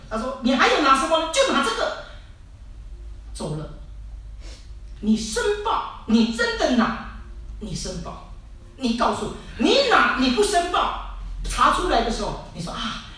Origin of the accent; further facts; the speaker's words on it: Singapore; also born or lived in Taiwan; now in Australia; 台湾人。我在台湾出生，在新加坡长大，在澳洲成熟，不知道在哪里烂。